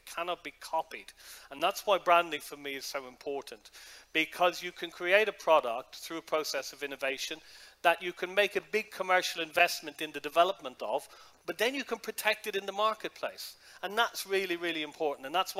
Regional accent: Ireland; now in London, United Kingdom; So I'm originally from Ireland, but I live and work in London

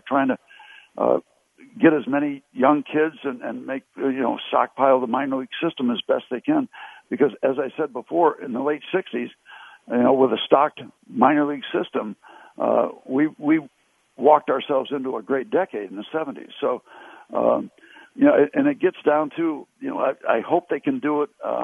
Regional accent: Pittsburgh, Pennsylvania, United States; I live in Pittsburgh. It's my hometown team, and I root for them.

